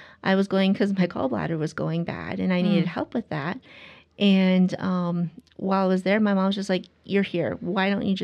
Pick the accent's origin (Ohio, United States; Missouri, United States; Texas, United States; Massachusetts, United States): Ohio, United States; So I grew up in Amish country, which is like Billesburg, Ohio.